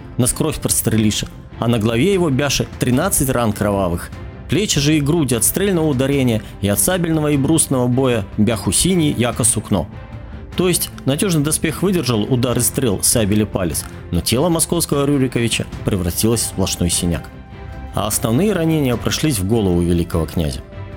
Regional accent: Murmansk Oblast, Russia; в Мурманской области, откуда я родом

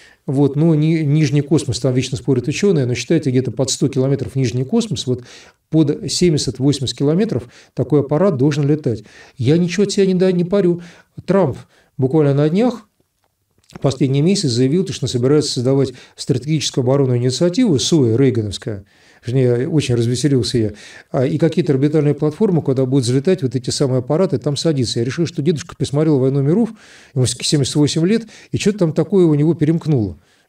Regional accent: Russia; я русский, россиянин, я этим горжусь. При всех моих русских кабардинских кровях.

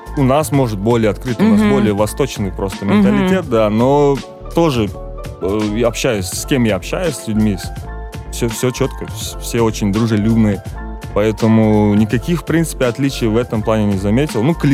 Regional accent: Almaty, Kazakhstan; Ну, у нас горы, конечно. Я из Алматы, да.

